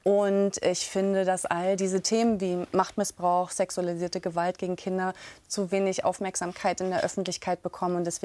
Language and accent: German; Zinnowitz, Mecklenburg-Vorpommern, Germany; weil ich habe jetzt nicht so wahnsinnig viele gute Erinnerungen an meine Kindheit in Zinnowitz.